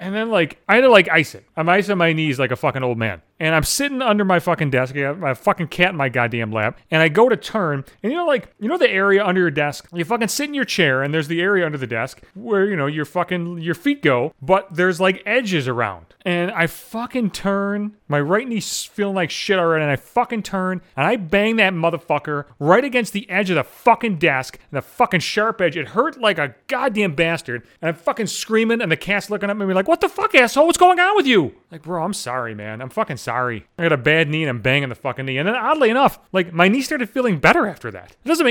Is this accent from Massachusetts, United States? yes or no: no; Buffalo, New York, United States; I grew up in Buffalo, for fuck's sake.